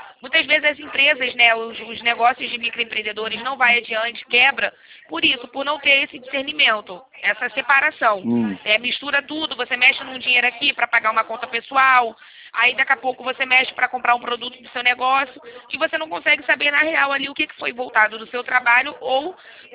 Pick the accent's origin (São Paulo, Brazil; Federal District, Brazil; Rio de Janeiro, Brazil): Rio de Janeiro, Brazil; eu sou nascida e criada em Quintino.